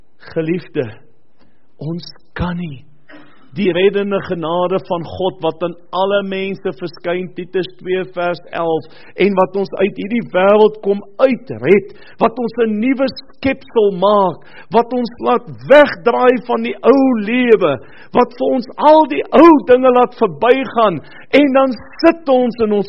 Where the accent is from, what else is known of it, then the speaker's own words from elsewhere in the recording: Western Cape, South Africa; accent: Cape; ek het 'n mooi Kaapse aksent.